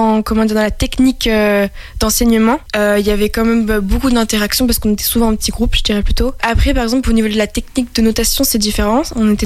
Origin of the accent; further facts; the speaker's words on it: Nantes, Pays de la Loire, France; Je suis originaire de Nantes et en ce moment, je suis en stage